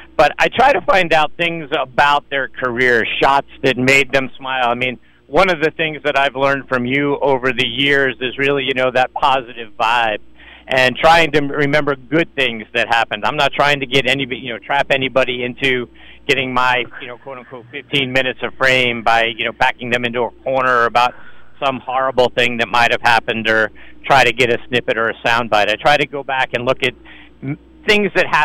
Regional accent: Pittsburgh, Pennsylvania, United States; I'm from Pittsburgh, and I got an opportunity to talk to so many of the legends that I grew up watching.

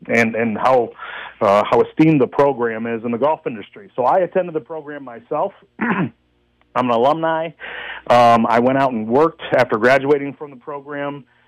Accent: Michigan, United States; basically I'm from Michigan originally.

